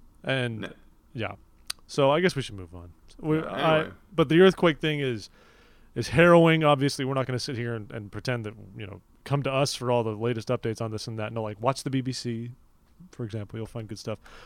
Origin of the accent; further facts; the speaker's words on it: California, United States; I'm really worried, being a Californian, of a serious quake's going to eventually hit California